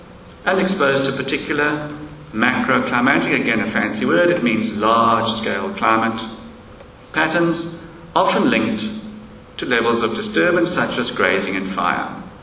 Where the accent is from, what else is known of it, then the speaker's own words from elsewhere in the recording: KwaZulu-Natal, South Africa; born there; Because I was born in Natal.